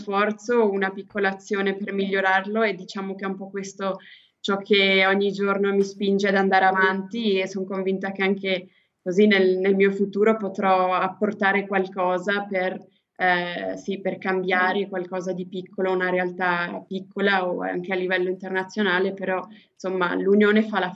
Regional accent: Tesserete, Ticino, Switzerland; ho 25 anni, sono di Tesserete

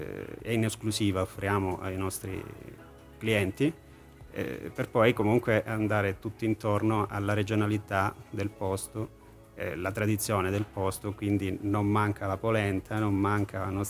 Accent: Calabria, Italy; now in Switzerland; naturalmente dal mio accento si sente che non sono di San Bernardino.

